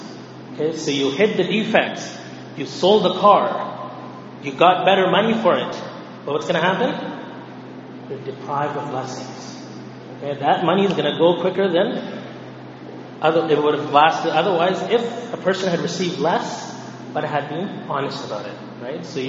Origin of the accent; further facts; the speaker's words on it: Canada; Last week we talked about challenges that we're facing as Canadian Muslims.